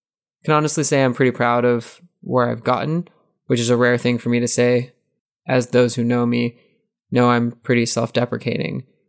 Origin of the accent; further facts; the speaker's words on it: United States; So when I say I'm from America, it should mean very little other than what currency I might use when I go home.